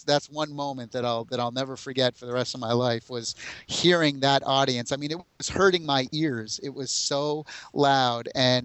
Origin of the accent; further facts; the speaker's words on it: United States; And at the encore, when the encore was over, because I'm the American guy.